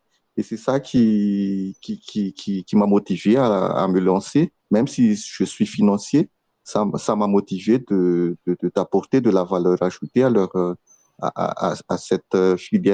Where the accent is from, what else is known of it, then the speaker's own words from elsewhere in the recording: Antsirabe, Vakinankaratra, Madagascar; born there; moi, je suis né à Antirapé, donc c'est un peu ma ville natale.